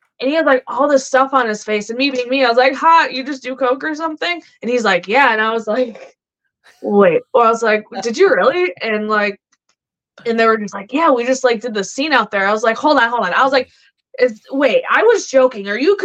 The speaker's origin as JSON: {"language": "English", "town": "Chicago", "region": "Illinois", "country": "United States", "said": "I can blame my Bostonian stepfather and my Macedonian grandfather. And then I'm from Chicago. So I'm all jacked up."}